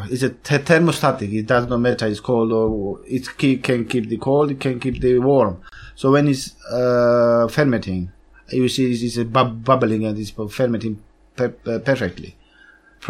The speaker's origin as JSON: {"language": "English", "country": "Georgia", "said": "Yeah, originally I'm from Georgia, yeah."}